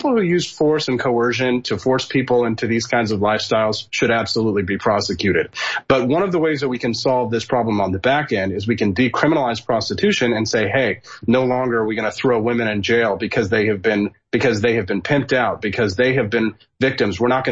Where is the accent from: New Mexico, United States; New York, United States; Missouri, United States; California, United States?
Missouri, United States; Kansas City; I was a little nervous when I was going to St. Louis because I'm from the Kansas City side of things.